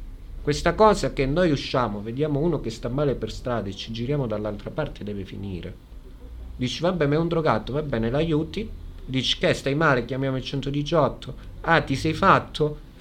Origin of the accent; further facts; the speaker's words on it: Rome, Lazio, Italy; Io da romano questo non lo accetto, da tradizionalista romano